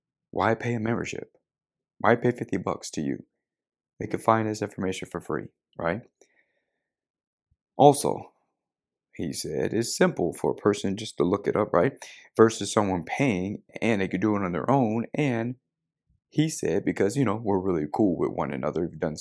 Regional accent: Las Vegas, Nevada, United States; Growing up in Las Vegas, Nevada

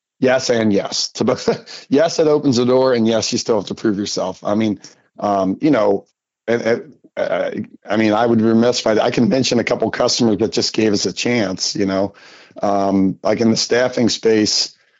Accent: Cincinnati, Ohio, United States; now in Indianapolis, United States; Yeah, so, you know, I'm from Cincinnati. I went to the University of Cincinnati as an engineer, but I've lived in Indianapolis, for the last 26 years.

